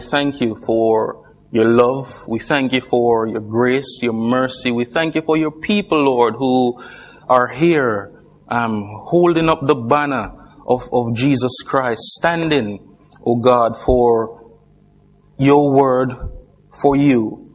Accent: Jamaica; now in England; We are from Jamaica. Well, my wife was born here.

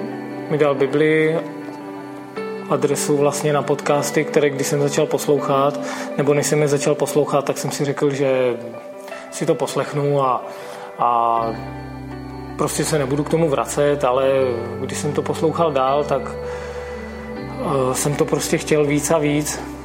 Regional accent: Mladá Boleslav, Central Bohemian Region, Czechia; jsem z Mladé Boleslavy.

